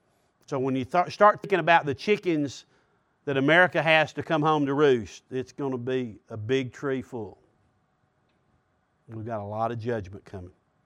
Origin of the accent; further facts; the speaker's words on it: Alabama, United States; also born or lived in Georgia; I grew up in Alabama and Georgia.